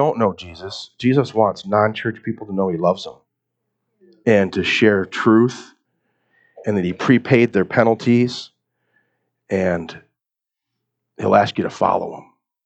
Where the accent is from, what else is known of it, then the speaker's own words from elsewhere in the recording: United States; I'm American. I'm from America.